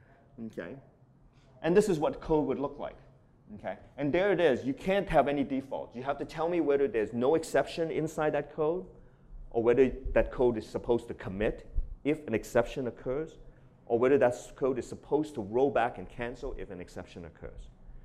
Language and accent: English; Toronto, Ontario, Canada; So this study was actually done in my hometown, University of Toronto.